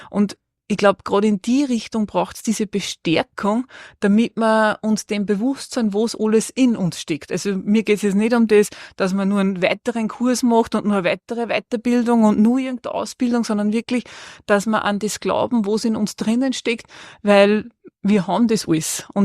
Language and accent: German; Upper Austria, Austria; born there; moved away as an adult; now in Vienna, Austria; ich bin gebürtige Innviertlerin, bin zum Studium wie so viele nach Wien, habe in Wien dann mein Studium an der Wirtschaftsuni beendet